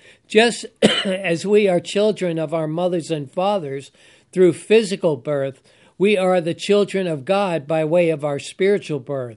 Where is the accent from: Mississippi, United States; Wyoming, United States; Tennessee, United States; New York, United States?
New York, United States; New York City; born there; But this certifies that I was born in Brooklyn, in the city considered the city of New York, or one of the five boroughs.